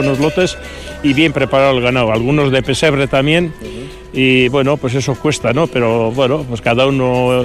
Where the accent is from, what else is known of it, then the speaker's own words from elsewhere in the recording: Ceanuri, Basque Country, Spain; soy de Ceanuri, vivo en Alto Barazar.